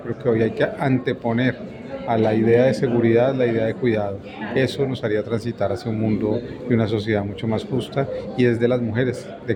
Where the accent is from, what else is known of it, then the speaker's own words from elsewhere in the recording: Colombia; Nosotros como colombianos vivimos en el país más biodiverso del mundo, o el segundo país más biodiverso del mundo